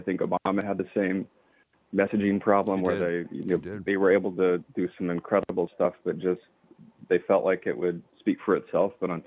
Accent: Utah, United States; moved away; my area code is a Utah area code. I'm from Utah originally.

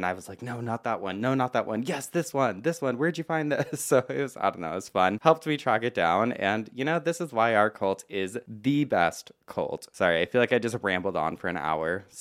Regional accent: Transylvania, Romania; he put garlic in front of my room because he knew I was from Transylvania.

